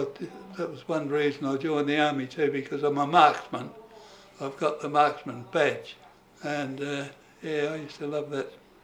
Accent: Mount Barker, South Australia, Australia; born there; Well, I was born in Mount Barker in South Australia.

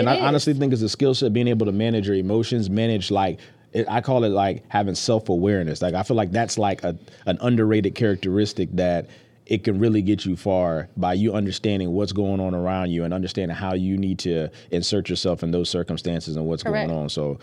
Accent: College Park, United States; from College Park

